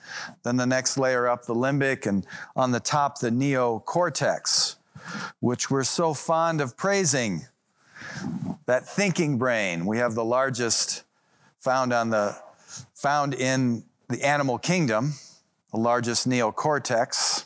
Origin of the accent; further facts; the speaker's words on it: Boulder, Colorado, United States; So in my hometown of Boulder, I go to one of those hardware stores that welcomes dogs.